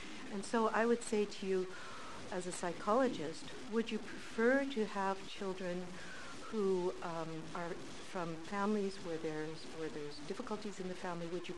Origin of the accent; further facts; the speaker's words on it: United States; moved away as an adult; now in Canada; I first came to Canada with my husband in 1969, I'm from the U.S., but I am a Canadian now. this is my chosen country.